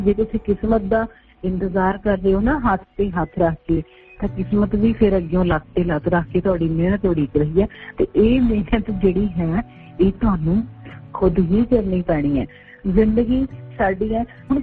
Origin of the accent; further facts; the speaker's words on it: Punjab, India; moved away; ਉਹ ਪੰਜਾਬ ਜਿਹੜਾ ਅਸੀਂ ਕਿੱਥੇ ਛੱਡ ਕੇ ਆਏ ਹਾਂ ਪਿੰਡਾਂ ਦੇ ਬਾਰੇ ਚ ਉਹਦੇ ਬਾਰੇ ਚ ਗੱਲ ਕਰ ਰਹੇ ਹਾਂ.